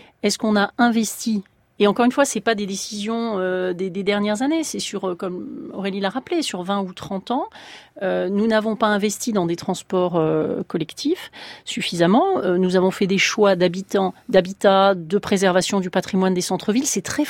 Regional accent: Provence-Alpes-Côte d'Azur, France; Il y a des régions, moi je viens de la région d'Aix-Marseille, où on n'a pas investi.

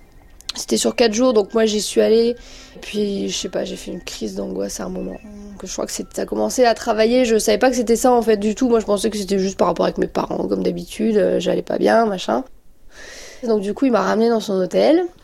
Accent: Douai, Hauts-de-France, France; j'étais chez moi à Douai, donc chez mes parents.

